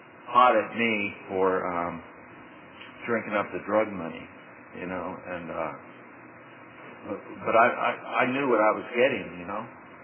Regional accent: California, United States; I had wanted it before, and I'm from the Bay Area, you know.

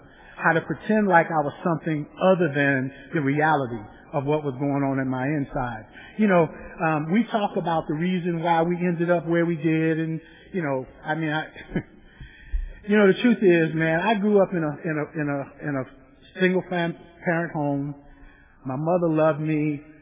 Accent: Eastern United States, United States; I'm from the Eastern United States.

